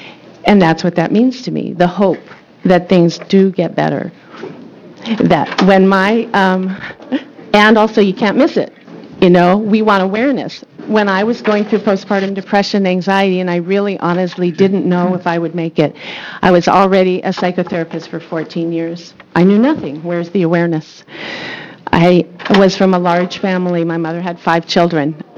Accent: Portland, Oregon, United States; from Portland.

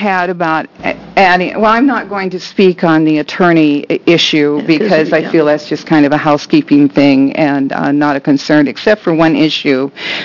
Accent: Oregon City, Oregon, United States; from Oregon City

